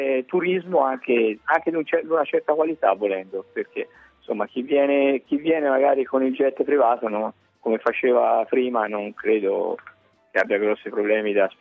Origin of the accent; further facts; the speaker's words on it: Siena, Tuscany, Italy; dico siamo come senese.